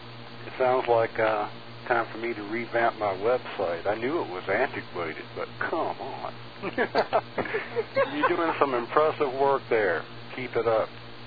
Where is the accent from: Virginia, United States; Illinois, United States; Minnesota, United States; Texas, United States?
Virginia, United States; I'm originally from Virginia, and born August 11th, 1955.